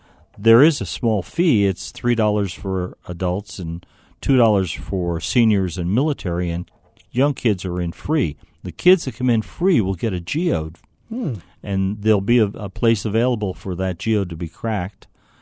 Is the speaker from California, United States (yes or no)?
no; New Jersey, United States; You know, I come from New Jersey, and we used to spend many days down at the seashore walking along the beach